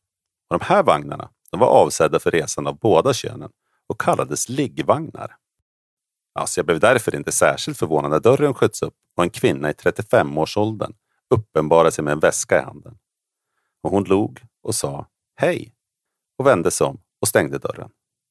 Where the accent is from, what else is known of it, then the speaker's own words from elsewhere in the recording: Sweden; Jag hade ganska lång väg att åka från min hemort i södra Sverige